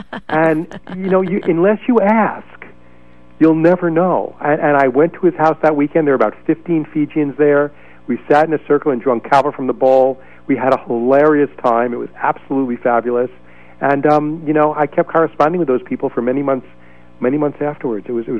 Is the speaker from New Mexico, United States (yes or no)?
no; Oakland, California, United States; you could just say, I'm from San Francisco, or in my case, I'm from Oakland.